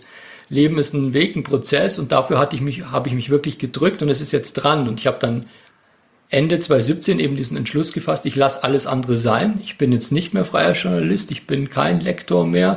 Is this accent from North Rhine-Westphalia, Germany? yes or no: no; Kempten, Bavaria, Germany; ich komme nämlich aus Kempten im Allgäu. Wir sind ungefähr 600 Kilometer voneinander entfernt.